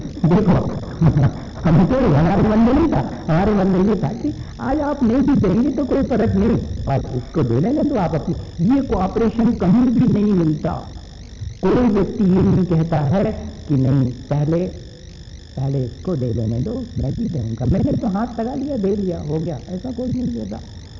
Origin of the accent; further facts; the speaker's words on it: Jaipur, Rajasthan, India; हमने जरा ही सा ये कहा कि हम जयपुर से आए हैं